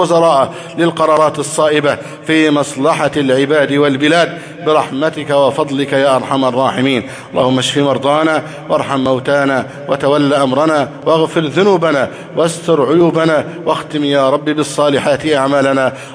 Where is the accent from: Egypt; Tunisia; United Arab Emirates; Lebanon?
Egypt; اللهم احفظ بلدنا مصر أمنا أمانا